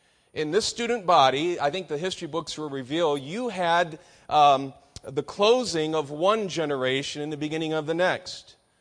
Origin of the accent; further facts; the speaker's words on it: Detroit, Michigan, United States; You see, my wife and I are both from Michigan. I was born in Detroit, and both of us lived there.